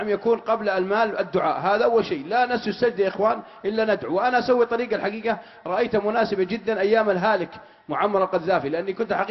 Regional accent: Unaizah, Al-Qassim, Saudi Arabia; الحمد لله يطلع باصين من مدينتي مدينه عنيزه

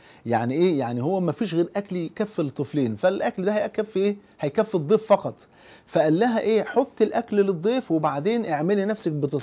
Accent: Cairo, Cairo Governorate, Egypt; في وسط البلد عندنا في القاهرة.

